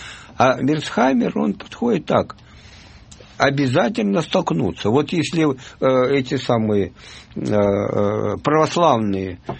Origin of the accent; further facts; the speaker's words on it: Odesa, Odesa Oblast, Ukraine; Я одессит, понимаете? Я всегда был против украинского национализма, это правда.